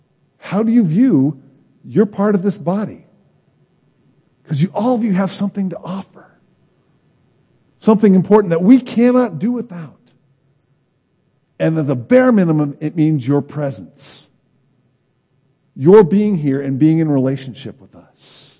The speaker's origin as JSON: {"language": "English", "region": "Midwest", "country": "United States", "said": "I know we're from the Midwest, but those things aren't natural, folks."}